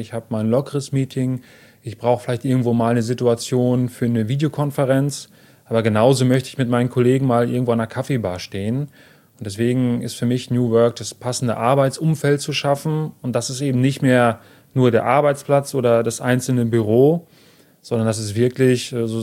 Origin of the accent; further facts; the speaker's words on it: Telgte, North Rhine-Westphalia, Germany; Ich komme nicht direkt aus Münster, also meine Heimat ist ein bisschen weiter, aber nicht viel weiter, ist in Telgte, also quasi vor der Haustür.